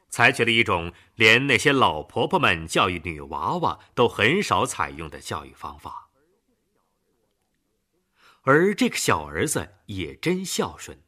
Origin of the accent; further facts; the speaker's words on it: Beijing, China; 而身为北京人的我，此时此刻却真感到无话可说了。